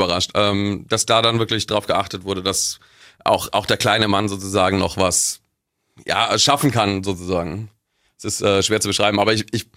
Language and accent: German; Stadtbergen, Bavaria, Germany; da ich aus Stadtbergen komme. Und ich denke mir da oft so, ab 19 Uhr klappen bei uns in Stadtbergen die Gehsteige hoch teilweise.